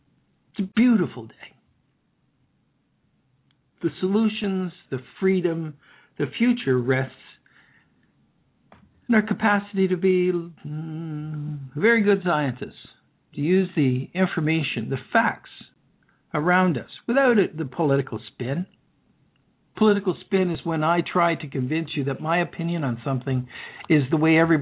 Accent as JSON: {"language": "English", "region": "Prince Edward Island", "country": "Canada", "said": "I'm from Prince Edward Island."}